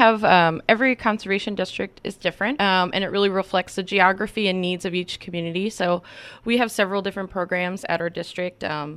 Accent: New York, United States; like I'm from New York State, and just because of our habitat and ecology and weather, it wasn't really an issue there.

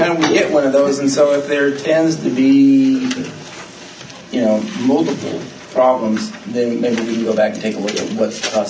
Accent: Toledo, Ohio, United States; You know, I grew up in Toledo.

